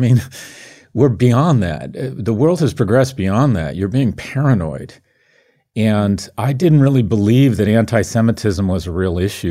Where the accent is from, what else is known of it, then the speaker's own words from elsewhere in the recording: Los Angeles, California, United States; I grew up in West Los Angeles, my mother is Jewish